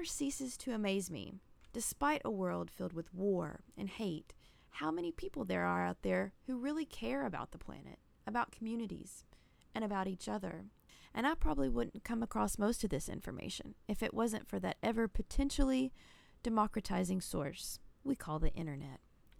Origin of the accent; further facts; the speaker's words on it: Arkansas, United States; going to get to write a regular column for my hometown local newspaper, I felt incredibly honored. The Post-Dispatch is the oldest weekly newspaper in Arkansas